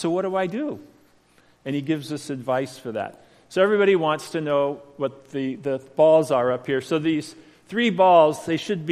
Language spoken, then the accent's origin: English; California, United States; And when I was a little boy, I grew up in Los Angeles County, and my father died when I was 6 years old.